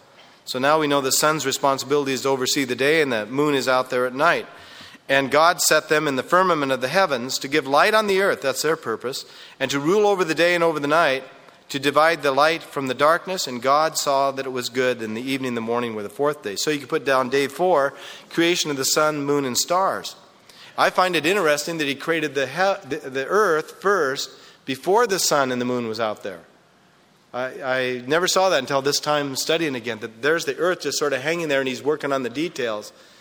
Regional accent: Ireland; now in San Diego, United States; there's a family who we came from Ireland with and ended up in, I think, Detroit. And then we both migrated to, we came to California and they stayed behind

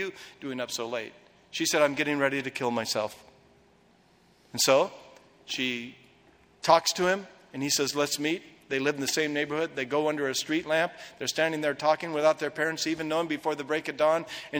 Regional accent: Portland, Oregon, United States; I was from Portland, Oregon, and rain was our middle name. I've got webbed feet like every duck from Oregon.

